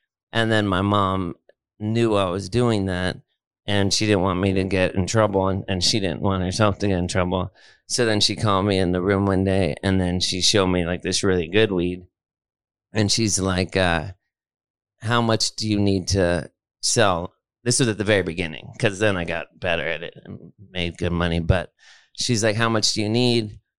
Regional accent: Los Angeles, California, United States; I was born at County General Hospital. In East Los Angeles, and then I grew up in Hollywood and near West Hollywood.

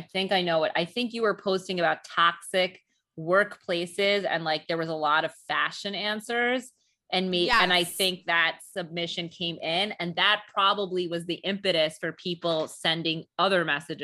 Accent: New York, United States; I mean, we're New Yorkers. Yes. Like, I'm a New Yorker.

